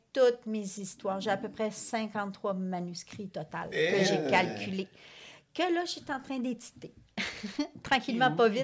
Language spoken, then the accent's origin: French; Bedford, Quebec, Canada; moi, je viens de Bedford.